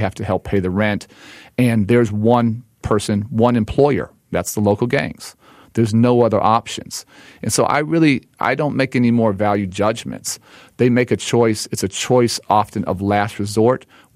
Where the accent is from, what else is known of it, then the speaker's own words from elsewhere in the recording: Chicago, Illinois, United States; so many people helped me growing up in Chicago